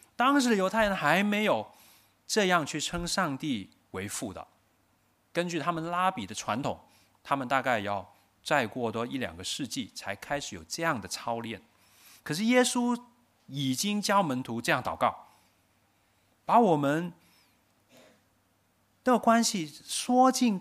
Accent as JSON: {"language": "Chinese", "country": "Hong Kong", "said": "你知道我们香港人 有一种的病叫做公主病还有王子病嘛？"}